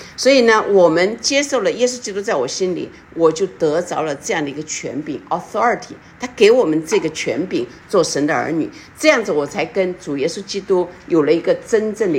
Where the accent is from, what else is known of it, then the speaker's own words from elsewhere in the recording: China; 就像那个我们知道我们中国人嘛哈